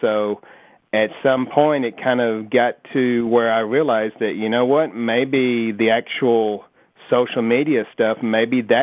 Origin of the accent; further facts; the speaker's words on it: Russellville, Alabama, United States; If I tell somebody that, oh, I'm from Russellville, Muscle Shoals, Florence area, they'll go, I have no idea where that is.